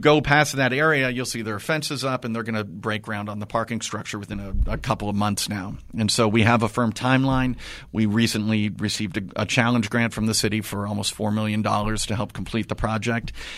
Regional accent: Arroyo Grande, California, United States; I grew up in Arroyo Grande. San Luis was always the big city. We used to come up here and go to Mervyn's.

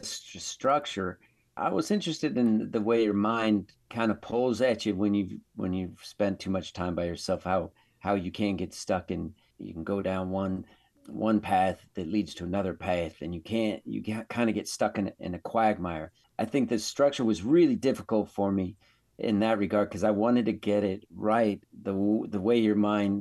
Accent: Reno, Nevada, United States; because I grew up in Reno. And I grew up at the tail end of casino bands.

